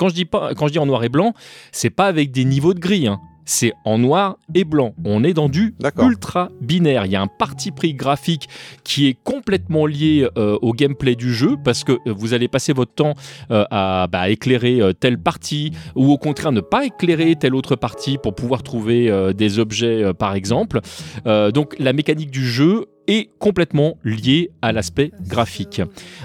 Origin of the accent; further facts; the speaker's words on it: France; Nous, en tant que Français, c'est vrai que on peut comparer les jaquettes US et les jaquettes japonaises.